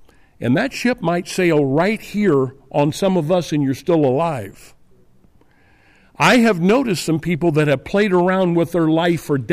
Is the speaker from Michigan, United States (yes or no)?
no; Rosedale, Illinois, United States; I grew up in Rosedale up in the Bluffs. There's no city of Rosedale. Nutwood's a little bit away on the Mississippi, Illinois River Basin area.